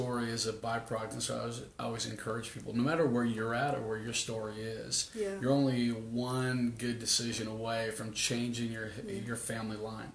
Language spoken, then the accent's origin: English; Minnesota, United States; So so we grew up in Minnesota area and you know, kind of lived there